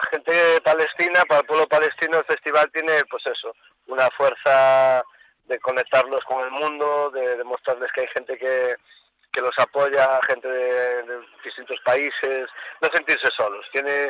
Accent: Lugo, Galicia, Spain; que soy de Lugo, un chaval de Lugo que es payaso

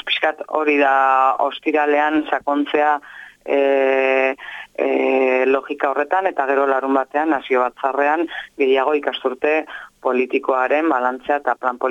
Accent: Salvatierra, Basque Country, Spain; ekainaren 21-22 agurainen, nire herrian

